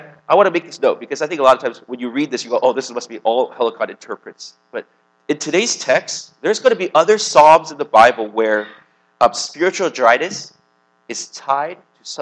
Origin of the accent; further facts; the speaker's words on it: United States; Well, I'm American, so I'll say I have this problem.